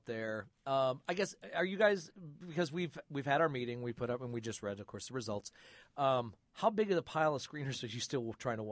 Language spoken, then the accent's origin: English; Michigan, United States; My home state, I'm so proud.